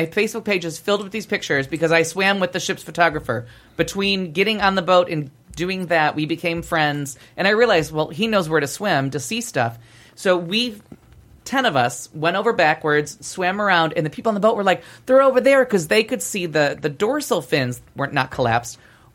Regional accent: Niagara Falls, New York, United States; And growing up in Niagara Falls, which was, you know, Indian land, Native American culture, and we raped it.

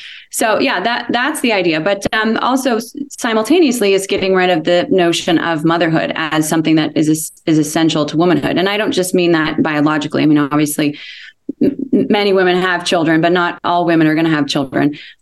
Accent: Oregon, United States; And I played tennis and was very much involved in athletics. And I grew up in Oregon.

